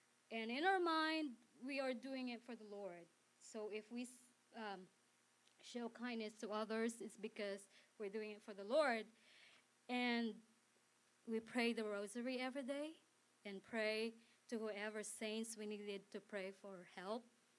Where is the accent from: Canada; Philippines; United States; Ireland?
Philippines; born there; I was born in the Philippines in a very devout Catholic family.